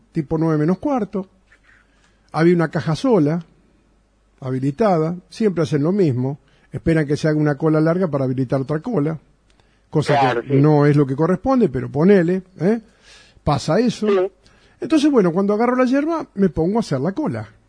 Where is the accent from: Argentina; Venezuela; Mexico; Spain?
Argentina; Eso somos nosotros, los argentinos.